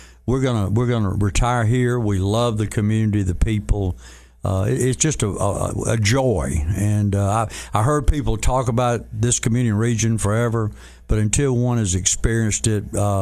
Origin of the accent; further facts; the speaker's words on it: Meridian, Mississippi, United States; But very briefly, I grew up in Meridian, Mississippi, oldest of five